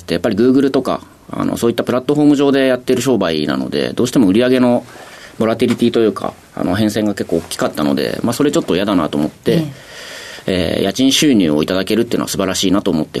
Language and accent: Japanese; Edogawa, Tokyo, Japan; also born or lived in Toyonaka; 大阪府の豊中市です。ただ1歳になる前ぐらいにはもう東京都の江戸川区に出てきてるんで、はい、こっちが地元ですね。